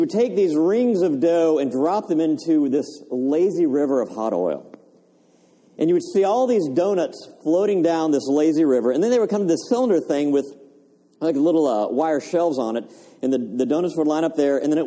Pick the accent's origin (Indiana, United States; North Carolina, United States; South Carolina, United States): South Carolina, United States; Greenville; when I was a kid, growing up in Greenville, South Carolina, my dad would take my brothers and me on Saturday mornings